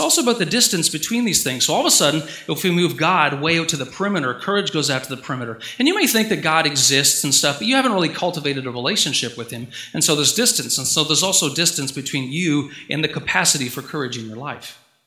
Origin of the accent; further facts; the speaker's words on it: Bracebridge, Ontario, Canada; I grew up in Bracebridge, which is an hour north of here, Macaulay Public School.